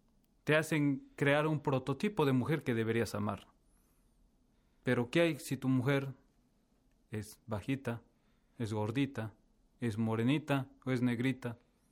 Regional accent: Peru; Por ejemplo, tú y yo que somos de Perú

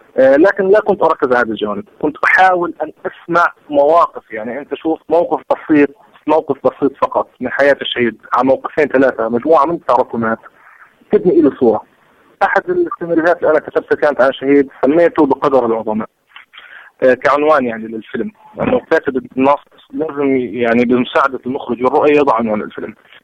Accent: Palestine; إحنا كفلسطينيين أو كعرب

